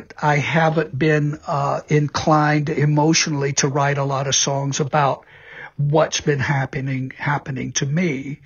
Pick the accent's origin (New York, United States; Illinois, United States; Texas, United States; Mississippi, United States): Mississippi, United States; Sure, it was further south, and that's fine. I'm from Mississippi.